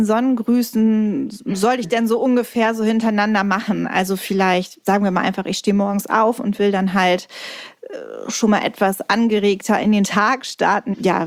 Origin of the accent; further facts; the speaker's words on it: Bargteheide, Schleswig-Holstein, Germany; das Yoga-Studio Yoga Kala in meinem Heimatort Bargteheide.